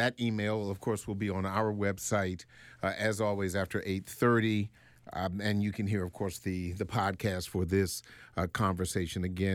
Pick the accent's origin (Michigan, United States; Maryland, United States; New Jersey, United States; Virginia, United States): Maryland, United States; Lanham; also born or lived in Washington, D.C.; Okay, because I was born in Southeast, and after the riots in '68, you know, we moved out to Prince George's, out to Lanham